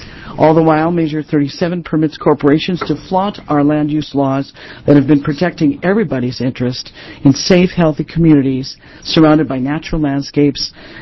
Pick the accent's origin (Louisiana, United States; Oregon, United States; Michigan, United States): Oregon, United States; Amity; now in Salem, United States; I reside in Salem, Oregon. I speak today as a native Oregonian. I grew up in Amity, a town of about 500 people at the time.